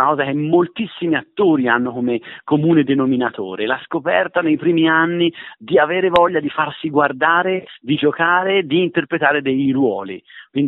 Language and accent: Italian; Florence, Tuscany, Italy; Inoltre io proprio da fiorentino amavo molto la dissacrazione ironica